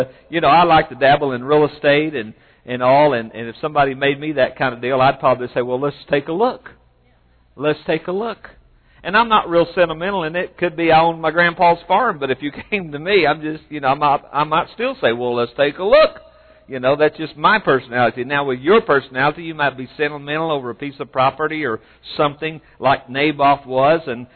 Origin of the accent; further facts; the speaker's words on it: Oklahoma, United States; I'm from Oklahoma, and I envisioned California, and it was nothing like I thought it was going to be.